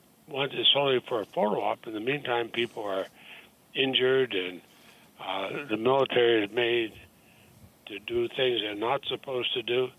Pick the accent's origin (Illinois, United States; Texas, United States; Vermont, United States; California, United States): Vermont, United States; Montpelier; I grew up in Montpelier. I remember the number of times people would march up to the state house.